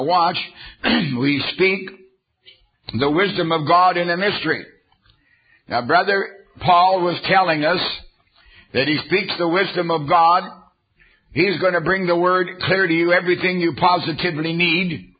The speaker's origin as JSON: {"language": "English", "country": "Canada", "lives_now": "United States", "said": "Pardon me, I'm also an American citizen, no longer Canadian."}